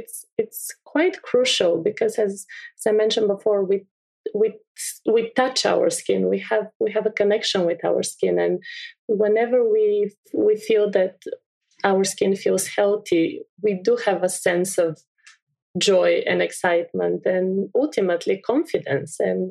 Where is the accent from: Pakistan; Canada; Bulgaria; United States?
Bulgaria; I'm from Bulgaria. I grew up with these beautiful fields.